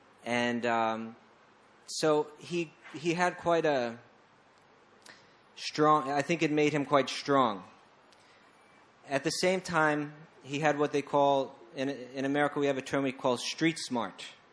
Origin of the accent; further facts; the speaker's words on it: New York City, New York, United States; I grew up in New York City